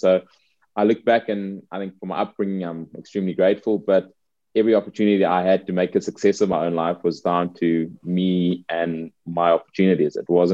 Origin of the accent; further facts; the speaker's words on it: South Africa; Being South African, I'll never forget.